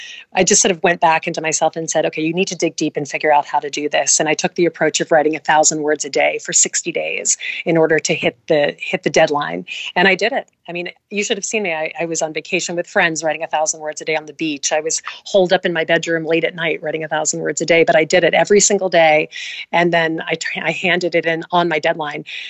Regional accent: the South, United States; And I grew up in the South, and I think, you know, we have a saying that I talk about in the book, you catch more bees with honey.

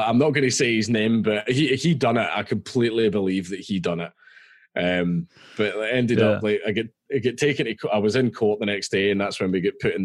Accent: Scotland, United Kingdom; I'm Scottish.

